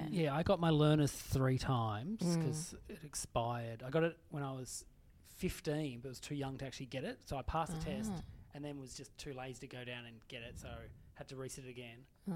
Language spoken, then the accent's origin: English; Tasmania, Australia; Growing up in Tassie, so many of my friends organised their license test.